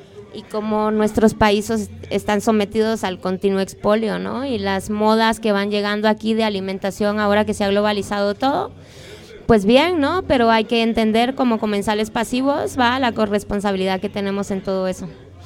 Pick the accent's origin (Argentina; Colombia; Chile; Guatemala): Guatemala; now in Spain